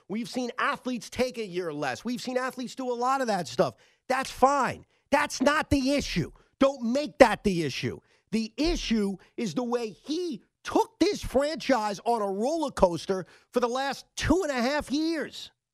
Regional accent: Toronto, Ontario, Canada; I grew up in Toronto, in the Toronto area.

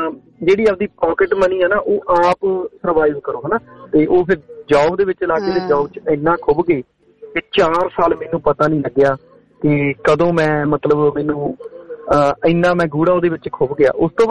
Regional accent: Bhikhi, Punjab, India; moved away as an adult; ਮੇਰਾ ਪੰਜਾਬ ਦੇ ਵਿੱਚ ਲੁਧਿਆਣੇ ਦੇ ਕੋਲੇ ਰਾੜਾ ਸਾਹਿਬ ਪਿੰਡ ਆ, ਤੇ ਰਾੜਾ ਸਾਹਿਬ ਦੇ ਨਾਲ ਹੀ ਮੇਰਾ ਪਿੰਡ ਭੀਖੀ ਖੜਦਾ, ਪਰ ਮੈਂ ਰਾੜਾ ਸਾਹਿਬ ਹੀ ਰਹਿੰਦੇ ਹਾਂ ਅਸੀਂ ਬਾਜ਼ਾਰ ਦੇ ਵਿੱਚ ਹੀ

